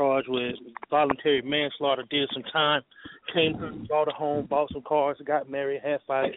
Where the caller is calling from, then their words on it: Gastonia, North Carolina, United States; I'm coming from Gastonia, Dallas, North Carolina.